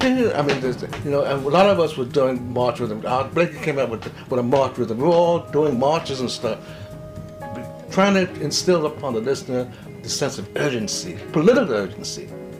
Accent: Bronx, New York, United States; I was raised in the South Bronx.

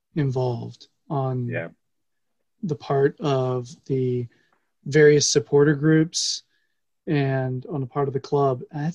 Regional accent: United States; Because although being American, yes, feel a burden on that, but I'm an Everton supporter

